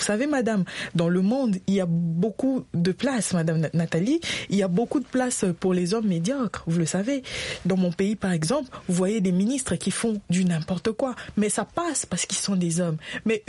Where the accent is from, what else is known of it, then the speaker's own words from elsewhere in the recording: DR Congo; nous avons grandi au Congo.